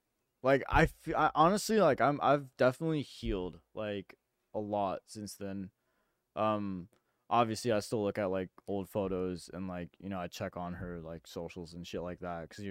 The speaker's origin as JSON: {"language": "English", "country": "India", "said": "She's like literally Indian. I'm Indian."}